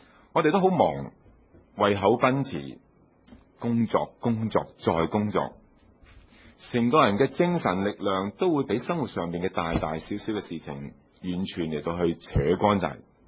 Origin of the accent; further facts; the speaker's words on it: Guangdong, China; 就好像我们广东人讲话顺德人